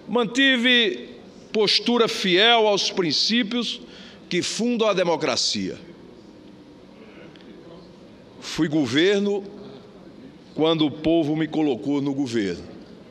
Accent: Santa Luzia, Paraíba, Brazil; a pequena cidade onde nasci, minha querida Santa Luzia e o meu Vale do Sabugi.

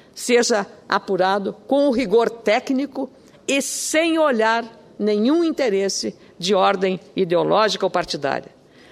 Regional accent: Rio Grande do Sul, Brazil; lá no meu estado do Rio Grande do Sul, nosso estado

